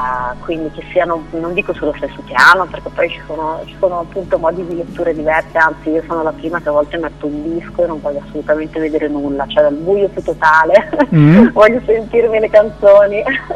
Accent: Desenzano del Garda, Lombardy, Italy; io sono del Lago di Garda, è una in un posto diciamo vicino a Desenzano, dove sono io

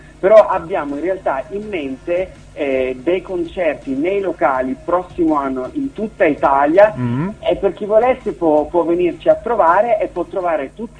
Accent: Switzerland; sono un ragazzo italiano e spagnolo, ma vivo in Svizzera, sono nato e cresciuto in Svizzera

